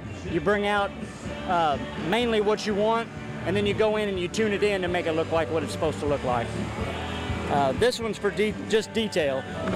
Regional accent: Grandview, Indiana, United States; from Grandview, Indiana.

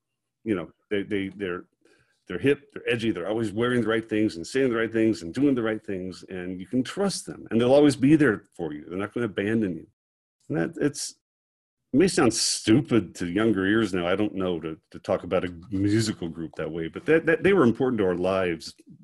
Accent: Greencastle, Indiana, United States; And now, and I'm not that hip, you know, I'm from Greencastle, Indiana.

